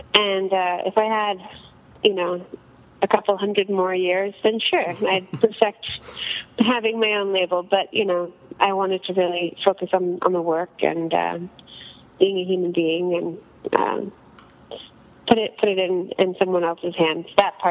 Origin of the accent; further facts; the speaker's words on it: United States; I haven't spent that much time in Europe, so it's interesting to experience it as an American for the first time in a lot of places